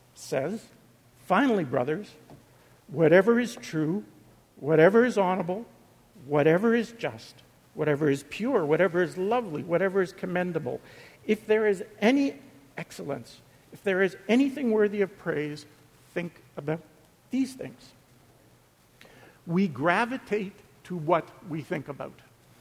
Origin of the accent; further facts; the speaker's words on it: Winnipeg, Manitoba, Canada; I grew up in Winnipeg.